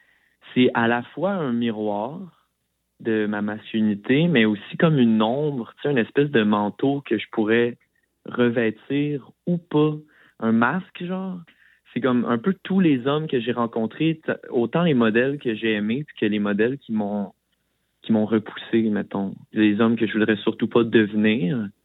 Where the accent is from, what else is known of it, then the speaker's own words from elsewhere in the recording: Saint-Hyacinthe, Quebec, Canada; Moi, j'ai grandi à Saint-Hyacinthe. Fait que c'est un peu cette adolescence-là dans un environnement transitoire, très... tu sais, comme... C'est très... comme banlieue.